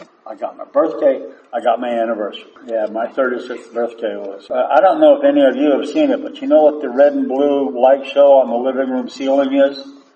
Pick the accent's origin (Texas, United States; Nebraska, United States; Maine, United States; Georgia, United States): Maine, United States; I grew up in Maine.